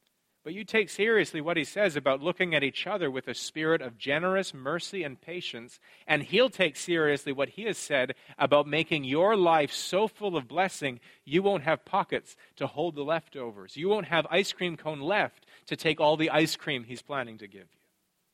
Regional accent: Canada; I, you know, of course, am living in another culture. And one of the funny temptations that I have as a Canadian here is, well, in Canada, we do everything quite a bit better than you do it here, really.

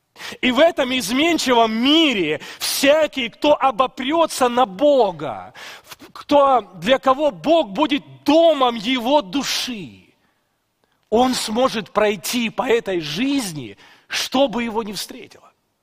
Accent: Ukraine; Затем я из Украины, и Украина жила вначале в СНГ

